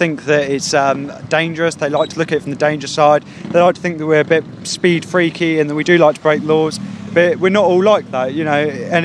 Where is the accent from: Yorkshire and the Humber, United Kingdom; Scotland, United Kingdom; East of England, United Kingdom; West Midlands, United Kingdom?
East of England, United Kingdom; Peterborough; I'm from Peterborough.